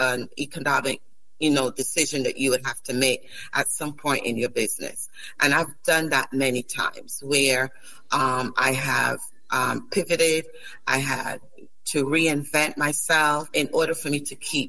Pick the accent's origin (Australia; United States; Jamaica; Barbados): Barbados; also born or lived in Saint Lucia; Well, I was born in St. Lucia, but raised in Barbados. I still have the culture of St. Lucia and also the culture of Barbados.